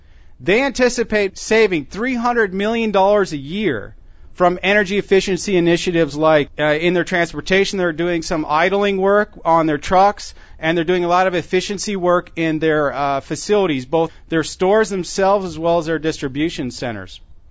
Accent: United States; now in Vancouver, Canada; I am American, but Canada is my adopted homeland now. I don't have any intention to go back to the States anytime soon.

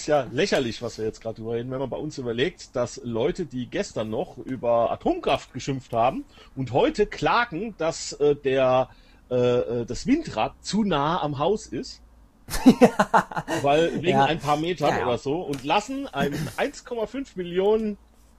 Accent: Germany; da müssen wir uns als Deutsche schämen, dass wir solche Mitbürger haben

